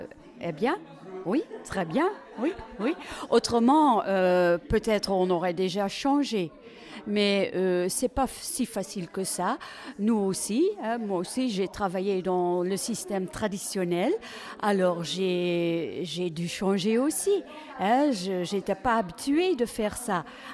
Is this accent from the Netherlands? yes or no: yes; Netherlands; Oui, mais même chez nous, en Hollande, c'est exceptionnel.